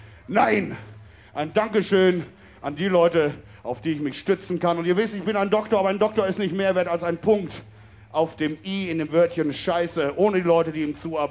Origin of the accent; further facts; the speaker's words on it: Münster, North Rhine-Westphalia, Germany; Einige von euch werden es wissen, ich komme aus Münster.